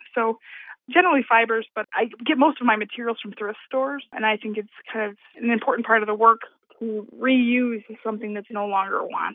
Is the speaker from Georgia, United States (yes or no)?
no; Channahon, Illinois, United States; I grew up in Shanahan, Illinois, which is right around Joliet, about 45 minutes south of Chicago.